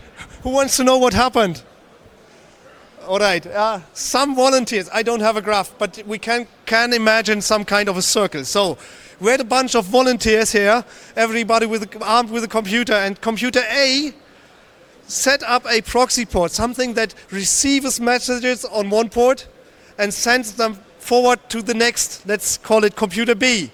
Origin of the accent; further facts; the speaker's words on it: Bremen, Germany; English is a second language; I'm from Bremen, and you probably find me around there.